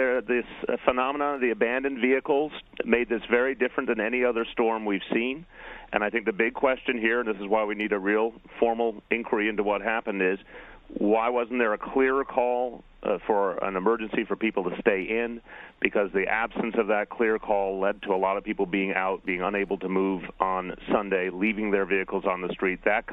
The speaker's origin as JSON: {"language": "English", "town": "New York City", "region": "New York", "country": "United States", "said": "but I can tell you as a New Yorker, the response is very different than anything I've seen in the last decade or two."}